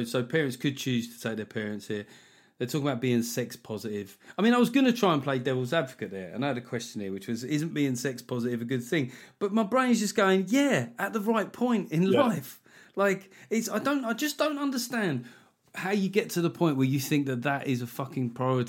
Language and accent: English; United Kingdom; but we're smutty and we're British and we like to keep it under wraps a little bit